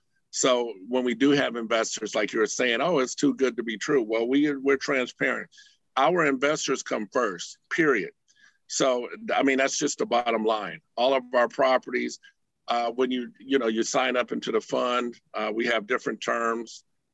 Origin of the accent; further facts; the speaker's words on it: California, United States; I come from the Bay Area.